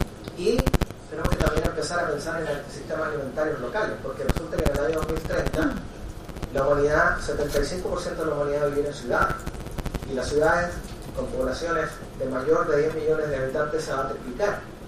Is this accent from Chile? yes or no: yes; Chile; Nosotros en América Latina, a pesar que en el Cono Sur, yo vengo de Chile